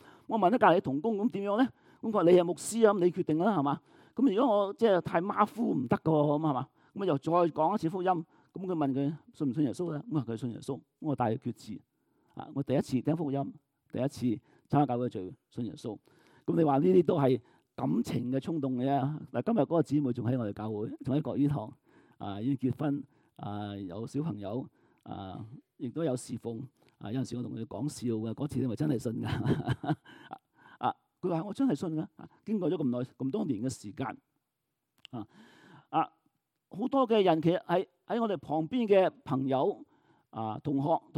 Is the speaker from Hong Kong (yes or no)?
no; Canada; 咁我係我哋加拿大人，成個國家都中意講 sorry 啊。